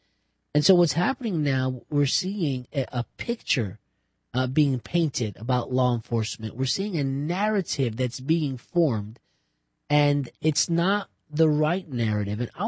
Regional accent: New Jersey, United States; born or raised there

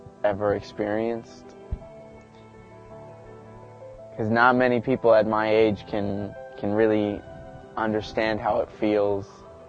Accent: San Antonio, Texas, United States; now in Israel; I am from San Antonio, Texas. I'm a lone soldier, and I'm a sniper in the unit Oblev Golani.

